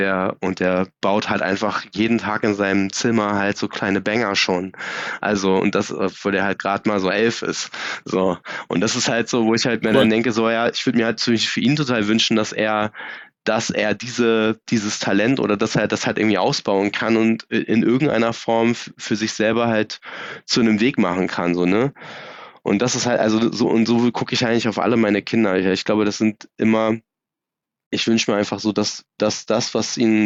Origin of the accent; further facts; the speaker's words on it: eastern Germany, Germany; Wie gesagt, ich komme ja aus der DDR.